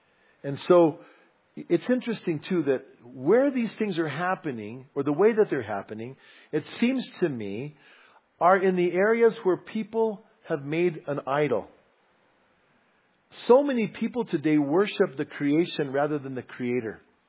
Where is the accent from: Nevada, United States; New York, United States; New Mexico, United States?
New Mexico, United States; Bernalillo; accent: Bernalillo; My Bernalillo accent's coming out. Yeah, I got shivers, man. And so anyways, Oh, Lord have mercy. Okay, I am mostly Hispanic, by the way, even though I can't speak Spanish, okay?